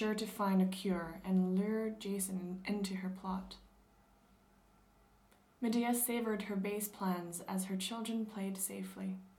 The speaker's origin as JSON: {"language": "English", "region": "Saskatchewan", "country": "Canada", "tie": "born or raised there", "first_language": "fr", "second_language": "English", "said": "I'm a native French speaker. French is my first language. I'm from Canada. I grew up in the province of Saskatchewan, so French is a minority, but I speak French at home, and I would go back to Quebec every summer as well."}